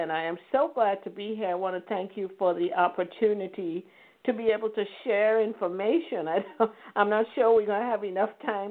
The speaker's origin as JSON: {"language": "English", "country": "U.S. Virgin Islands", "said": "The one lady, the one woman, the one African-American that called me the other because I'm from the Virgin Islands and I had the accent."}